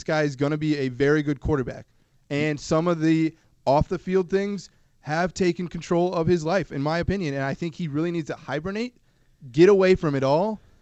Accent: Washington, District of Columbia, United States; I'm from Washington, D.C.

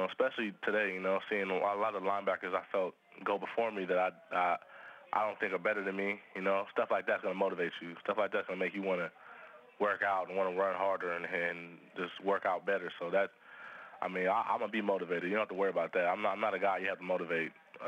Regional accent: Fairfield, California, United States; I grew up in Fairfield, California

